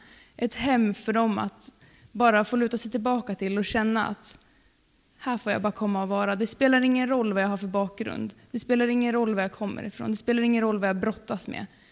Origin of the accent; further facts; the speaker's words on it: Alunda, Uppsala County, Sweden; som jag tror att ni flesta har hört. Jag tänkte börja presentera mig själv lite eftersom jag inte kommer härifrån. Jag kommer då från Alunda som ligger lite utanför Uppsala. Och där är jag med i Furehöjdkyrkan